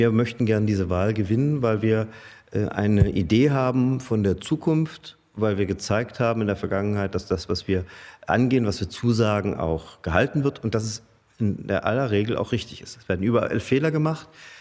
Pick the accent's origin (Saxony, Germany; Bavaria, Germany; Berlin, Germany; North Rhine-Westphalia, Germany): Saxony, Germany; Görlitz; Görlitz ist meine Heimat. Da bin ich geboren, da bin ich aufgewachsen. Dort bin ich so oft wie nirgendwo.